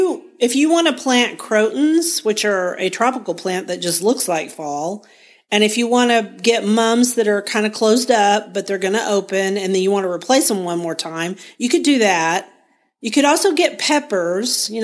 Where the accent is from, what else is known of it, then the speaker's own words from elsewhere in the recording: Guthrie, Oklahoma, United States; from Guthrie, Oklahoma, where I garden on several acres out in the country